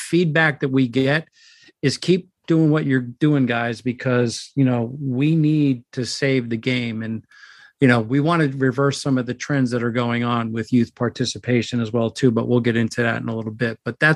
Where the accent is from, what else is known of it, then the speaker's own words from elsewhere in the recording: Bronx, New York, United States; I grew up in the Bronx and we would go over to, you know, Van Cortlandt Park across the street. I grew up by Manhattan College